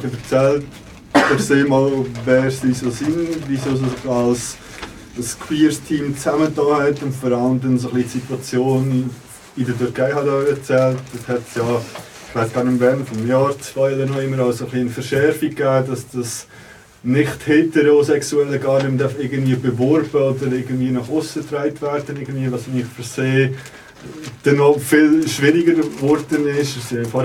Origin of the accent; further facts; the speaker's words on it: Berlin, Germany; als Berliner